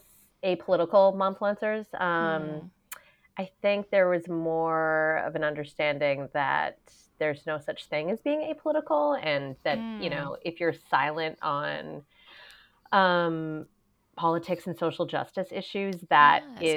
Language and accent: English; New England, United States; when I was growing up in New England, which is a similar to where I'm raising my kids now, we might have gone to a pumpkin patch once.